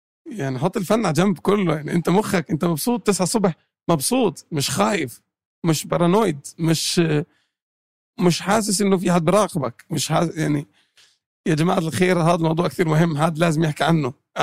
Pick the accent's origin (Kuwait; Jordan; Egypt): Jordan; moved away; خصوصا إن أنا أردني فلسطيني. برضو في عندك هذا الإشي اللي بده يتشدشد. بس طلعت من الأردن